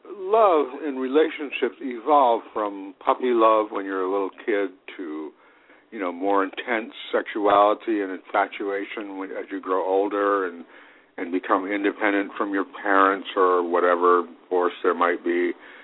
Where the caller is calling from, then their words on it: Connecticut, United States; from Connecticut.